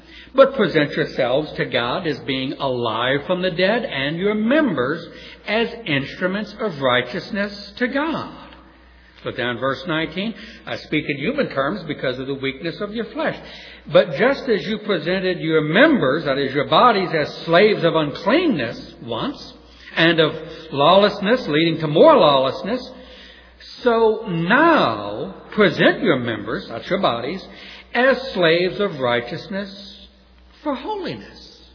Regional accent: New Orleans, Louisiana, United States; Someone else says like the New Orleans of the Roman Empire, but I'm from New Orleans.

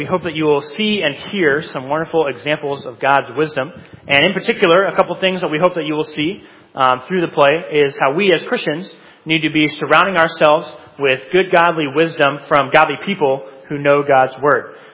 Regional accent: Greenville, South Carolina, United States; I just graduated from Bob Jones last year with a degree in sports management, and I'm from Greenville, South Carolina.

